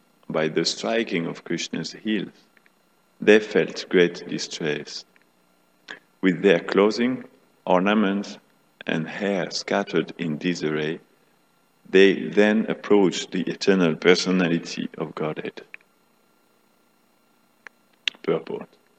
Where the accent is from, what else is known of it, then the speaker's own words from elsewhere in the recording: Paris, Île-de-France, France; born there; accent: French; English is a second language; I am born in Paris, please forgive my French accent, I'll try my best.